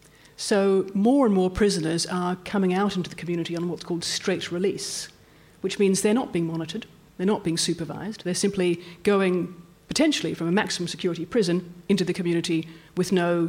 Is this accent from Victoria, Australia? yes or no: yes; Melbourne, Victoria, Australia; I grew up in Melbourne, but I spent the last 30 years out of the country